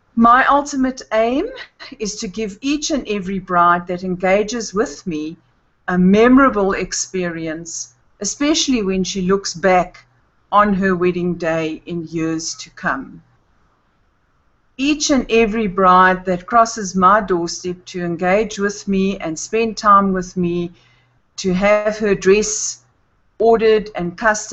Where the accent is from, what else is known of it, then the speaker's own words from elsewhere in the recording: Johannesburg, Gauteng, South Africa; I am from Johannesburg, South in South Africa